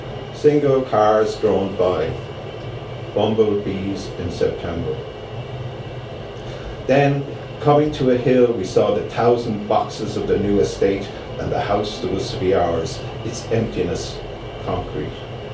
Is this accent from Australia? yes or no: no; Limerick, Munster, Ireland; born there; I was born in Limerick, and my mom and dad are from Limerick.